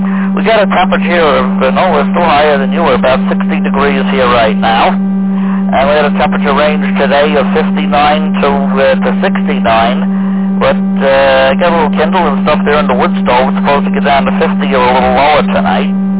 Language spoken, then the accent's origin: English; New York City, New York, United States; you know, I'm from New York City, I can tell you